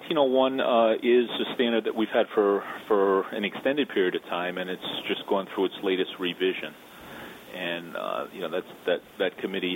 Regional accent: North Providence, Rhode Island, United States; I went on as a call firefighter in my hometown in North Providence.

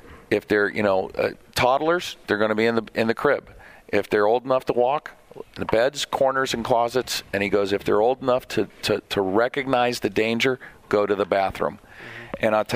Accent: Los Angeles, California, United States; It takes a long time for me because I grew up in Los Angeles

